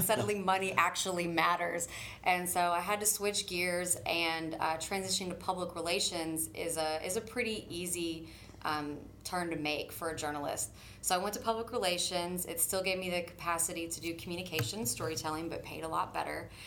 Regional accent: Spring, Texas, United States; now in Baytown, United States; I grew up in the Spring and Woodlands area, and I remember when I first told my family, I was going to move to Baytown

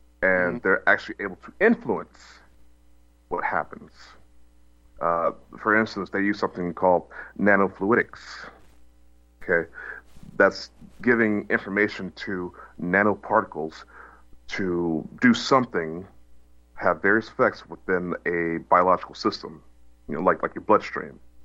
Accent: Texas, United States; moved away; I'm originally a Texan, born in Texas. I lived there for quite some time before moving out of the country.

